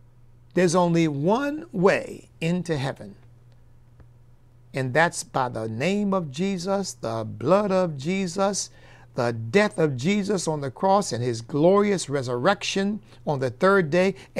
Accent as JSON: {"language": "English", "country": "United States", "said": "I'm an American. I happen to have African ancestry in my background, and I have got British ancestry in my background, as I've learned. But I'm an American."}